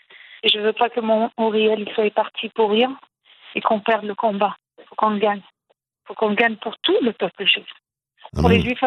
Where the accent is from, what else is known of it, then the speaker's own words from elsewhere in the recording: Antibes, Provence-Alpes-Côte d'Azur, France; Antibes, je n'en ai pas.